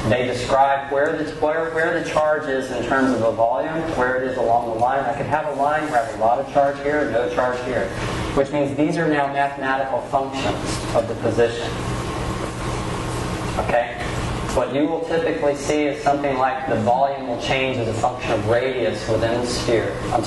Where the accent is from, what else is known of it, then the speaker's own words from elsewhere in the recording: North Carolina, United States; I would say it goes south, but I'm from North Carolina, so that's not too cool.